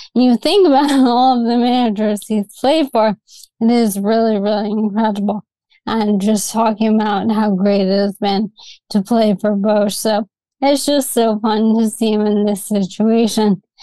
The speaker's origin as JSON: {"language": "English", "town": "New York City", "region": "New York", "country": "United States", "tie": "born or raised there", "said": "I mean, growing up in New York City, you walk down the street, and dog starts barking."}